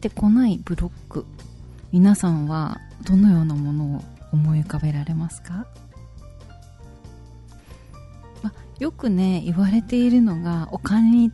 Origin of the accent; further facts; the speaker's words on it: Kansai, Japan; 私関西なんですけど、京都で大阪でもお勤めしていた時期があるんですけど、